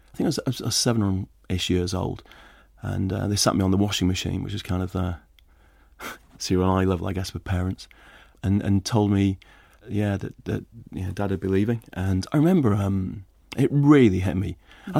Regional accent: Lower Saxony, Germany; born there; first language German; English is a second language; No, I think she actually had us live in the town, and she spoke fluent German, and it was my first language.

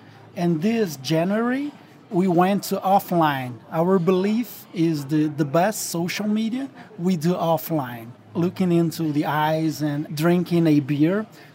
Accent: Brazil; We are from Brazil, so we really like to live summer all over the year.

